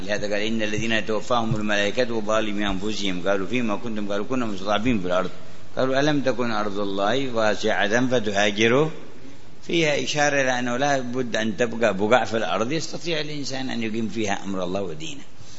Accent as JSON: {"language": "Arabic", "country": "Yemen", "said": "وبعض الصالحين في بعض المناطق هنا عندنا في اليمن"}